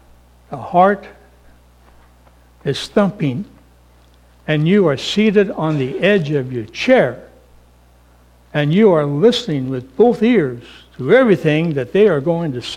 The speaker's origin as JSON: {"language": "English", "town": "Toppenish", "region": "Washington", "country": "United States", "tie": "born or raised there", "said": "His name was Bud, and we grew up together in Toppenish years ago"}